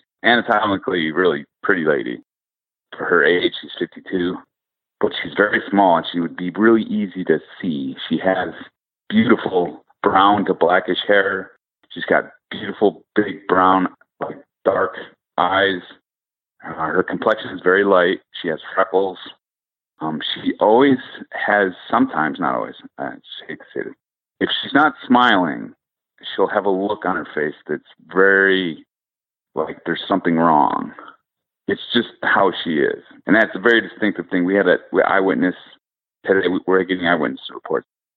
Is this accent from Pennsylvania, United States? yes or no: no; Westerville, Ohio, United States; We're from Columbus, Westerville, Ohio. And it's green, and there's tons of vegetation all over the place.